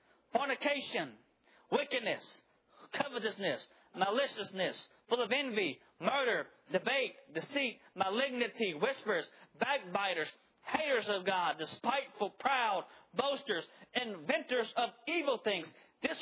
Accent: United States; so thankful to be an American. I wouldn't want to be nowhere else. I am proud in a good pride of being an American. I love my country.

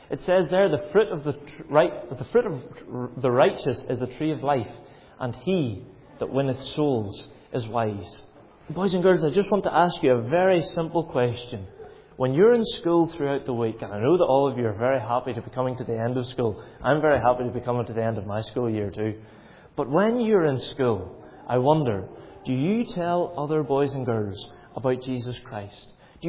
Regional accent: Ballymoney, Northern Ireland, United Kingdom; There are big names for them, but I just like to simplify things down because I'm from Ballymoney. I'm not the brightest spark in the shed.

